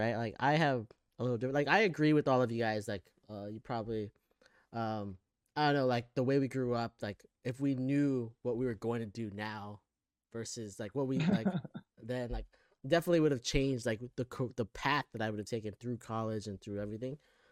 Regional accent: Florida, United States; I grew up, like, born and raised in Florida. Like, I knew nothing other than Florida.

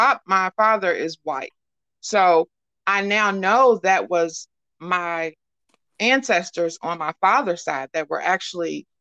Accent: Louisville, Kentucky, United States; I'm from Louisville, Kentucky.

